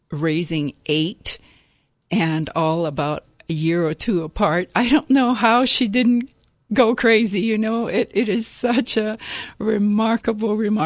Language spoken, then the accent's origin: English; Kihei, Hawaii, United States; also born or lived in Oahu; In a little town on Maui called Kihei. I grew up as a farmer's daughter, the eldest of eight children, and so I worked on a farm until I was 12